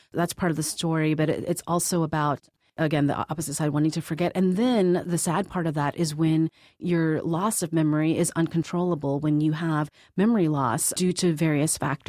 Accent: Dallas, Texas, United States; I grew up in Dallas, Texas, which where a lot of immigrants, Cambodian immigrants, actually settled. I went to school in Pittsburgh.

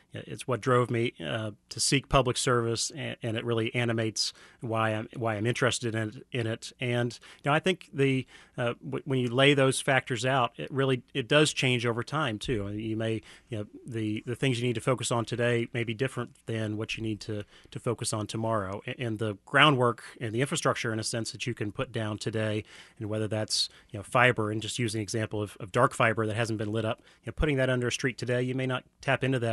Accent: Virginia, United States; So I said I'm from Virginia

